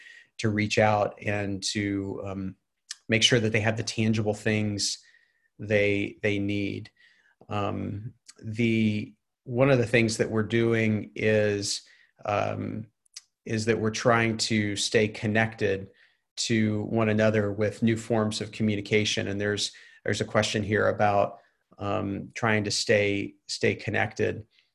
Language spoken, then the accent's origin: English; Waco, Texas, United States; I grew up in Waco, Texas, so I know what it means to be a part of a community that fervently is anxious about the end times.